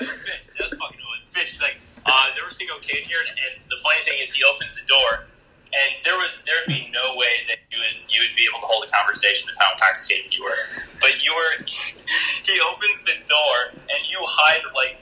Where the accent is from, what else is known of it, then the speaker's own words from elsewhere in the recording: Minnesota, United States; kind of being a Minnesotan where, you know, there's no such thing as having a mean bone in your body.